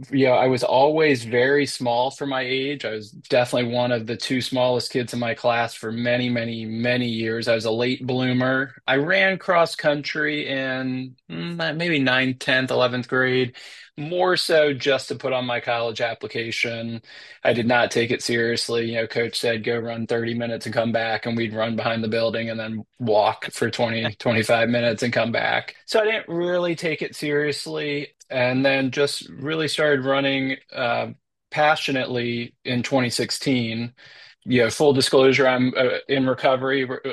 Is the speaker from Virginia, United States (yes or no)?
yes; Virginia Beach, Virginia, United States; So I'm born and raised in Virginia Beach.